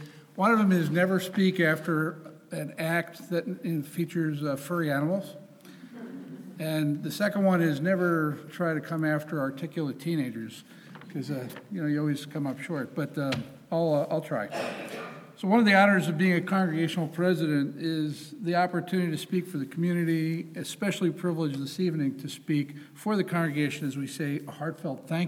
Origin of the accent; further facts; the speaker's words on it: Newburgh, New York, United States; came from towns only about 18 miles apart in New York State. Sharon grew up in Monroe, New York, and I came from Newburgh.